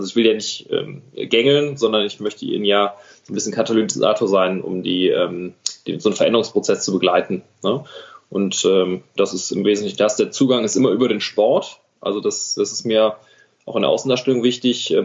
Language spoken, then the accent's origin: German; Bergisch Gladbach, North Rhine-Westphalia, Germany; Da hat unser Papa oder mein Papa hat mich und meinen Bruder angemeldet zum Judo in Bergisch Gladbach damals.